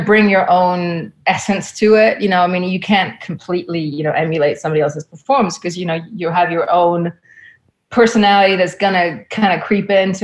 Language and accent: English; England, United Kingdom; accent: British; at one point I was gonna maybe do my British accent because I grew up in England, and I mean, I don't really have a British accent anymore, but at that point it was a little bit stronger.